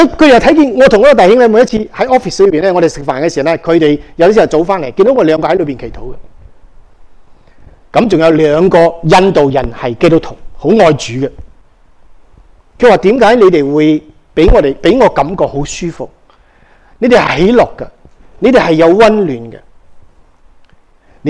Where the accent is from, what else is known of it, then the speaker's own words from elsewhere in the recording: Malaysia; 大家知道我在马来西亚长大